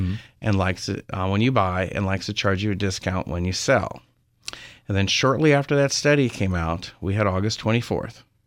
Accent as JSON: {"language": "English", "town": "Berkeley", "region": "California", "country": "United States", "said": "I'm basically from Berkeley, California."}